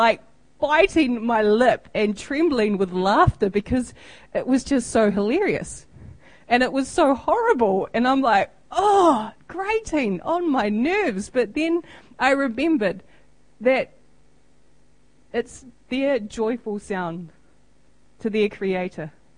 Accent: New Zealand; And as a New Zealander, you're like, yeah, actually it was a nice speech. You know, it's a bit like home.

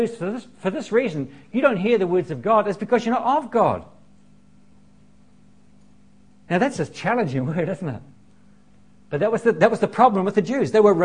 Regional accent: Masterton, Wellington, New Zealand; I was raised in Masterton, and so I'm kind of a country boy.

